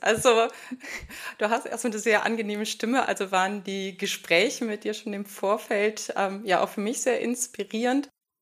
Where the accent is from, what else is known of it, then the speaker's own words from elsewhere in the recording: France; Also ich bin auch Französin